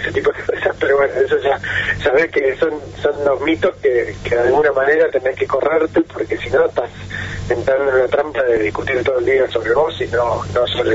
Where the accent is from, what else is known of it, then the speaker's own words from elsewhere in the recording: Argentina; Y bueno, nada, como argentino, el deseo que le vaya bien